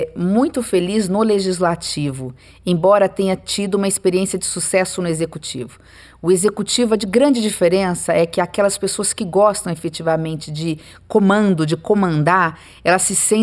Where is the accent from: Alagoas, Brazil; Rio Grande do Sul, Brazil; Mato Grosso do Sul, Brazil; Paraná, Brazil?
Mato Grosso do Sul, Brazil; Três Lagoas; sou, como muitos brasileiros e brasileiras, filha do interior do país. Eu nasci em Mato Grosso Sul, numa cidade interior que faz divisa com o estado de São Paulo, Três Lagoas, uma cidade pequena na época, muito pequena, hoje já é uma cidade de porte médio.